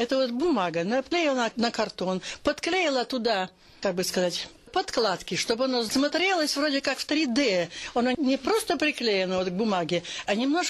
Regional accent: Rabanga, Vologda Oblast, Russia; Я ж из Рабанги, Рабангская.

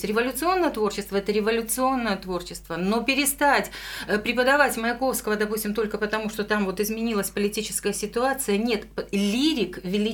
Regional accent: Ukraine; вот я украинка, да, тем более сейчас вот я пристегнула еще мамину фамилию

